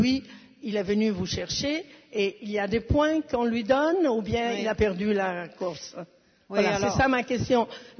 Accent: Italy; En plus, je suis une Italienne

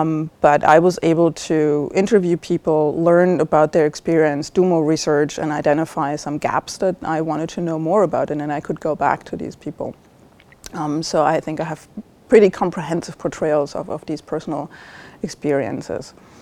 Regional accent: Germany; also born or lived in East Germany; I grew up in East Germany, the former GDR

